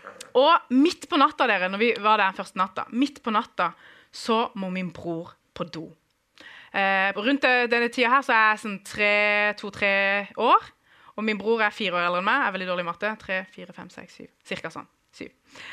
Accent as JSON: {"language": "Norwegian", "country": "Iran", "lives_now": "Norway", "said": "Men jeg er kurder fra Iran, og født der i 1992."}